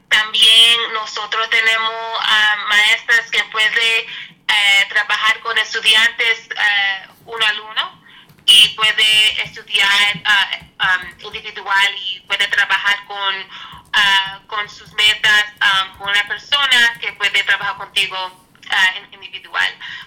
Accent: New York, United States; born there; Spanish is a second language; now in Poughkeepsie, United States; Yo nací en Nueva York. Y en mi casa nunca hablo español, por eso yo soy así. Okay. Y mi español es, bueno, tiene que practicar más.

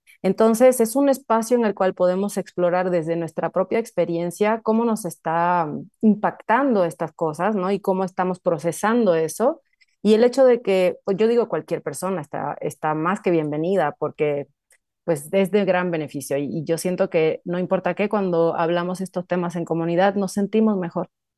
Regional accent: Puerto Rico; now in Mexico; Yo soy puertorriqueña, nacida y criada allá, pero llevo mucho tiempo en México y por eso a veces mi acento es como que no se sabe ni de dónde es.

